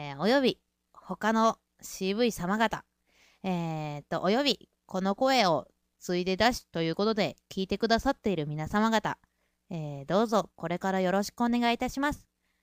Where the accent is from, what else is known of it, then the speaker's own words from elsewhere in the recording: Kansai, Japan; 一応関西人なので、ボケでもツッコミでも、一人漫才でも、はい、何でも一応できるつもりではありますが